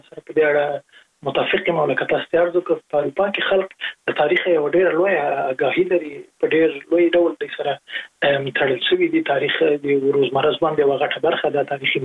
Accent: Jalalabad, Nangarhar, Afghanistan; زه په جلال آباد کې لوی سوې

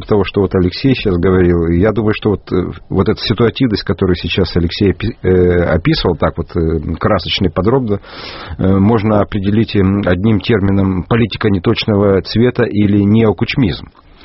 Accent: Ukraine; потому что я сам с Украины

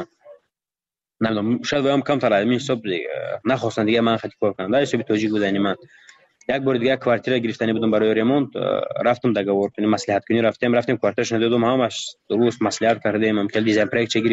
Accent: Tajikistan; من تاجیکم، گفتم از تاجیکستان،

